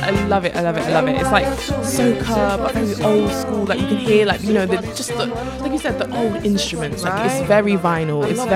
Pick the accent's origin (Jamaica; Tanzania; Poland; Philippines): Jamaica; I'm Jamaican.